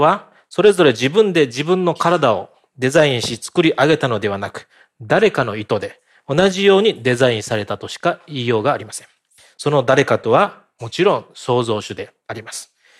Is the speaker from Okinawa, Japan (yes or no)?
yes; Okinawa, Japan; 私は沖縄生まれでですね、うちなんちゅうなんですけれども、